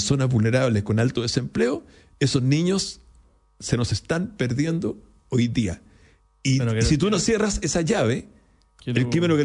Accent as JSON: {"language": "Spanish", "region": "Ñuble", "country": "Chile", "said": "Yo soy de Ñuble y ahí lo conocí"}